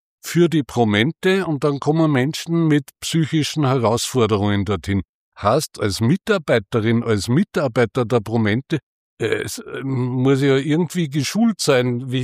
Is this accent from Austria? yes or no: yes; Schärding, Upper Austria, Austria; Ich bin Scherdinger. Ich komme aus Scherding. Ich bin dort in die Volksschule gegangen